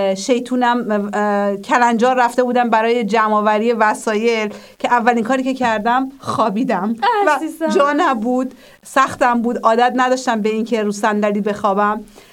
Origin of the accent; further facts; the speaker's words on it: Iran; moved away as an adult; بچه‌های من وقتی ما از ایران اومدیم بیرون 3.5 سال بودن،